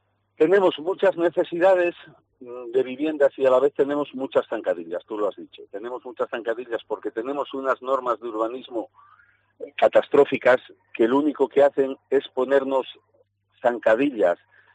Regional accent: Torres del Carrizal, Castile and León, Spain; Pues ya es un pegado no ir a mi pueblo, ¿eh?

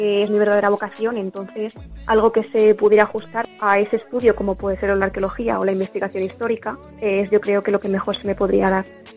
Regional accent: Sigüenza, Castilla-La Mancha, Spain; Entonces, cuando me llevaban a algún lugar de importancia histórica, como lo puede ser el parador de mi pueblo, de Sigüenza, yo me imaginaba a los personajes

